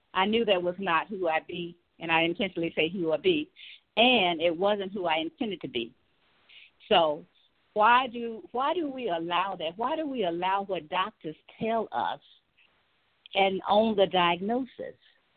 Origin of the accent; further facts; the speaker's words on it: the South, United States; I grew up in the South. I'm the sixth of seven children, and we were sharecroppers until I was 9 years old.